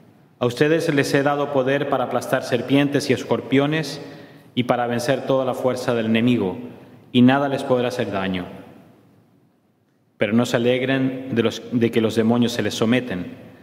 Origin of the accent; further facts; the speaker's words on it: Chile; Yo me acuerdo de niño, en Chile estaba al borde de la guerra con Argentina.